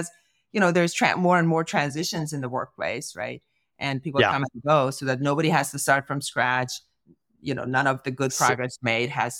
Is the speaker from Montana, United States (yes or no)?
no; California, United States; And then after I left the organization to come back to my home state in California, it started unraveling